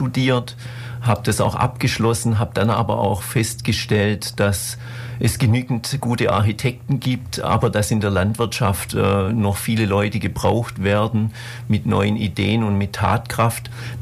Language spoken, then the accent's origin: German; Lauterach, Baden-Württemberg, Germany; ich komme aus Lauterach im schönen Lautertal. Das liegt zwischen Riedlingen und Ehingen, dort, wo die Lauter in die Donau mündet. Dort bin ich geboren, dort bin ich aufgewachsen auf dem elterlichen Bauernhof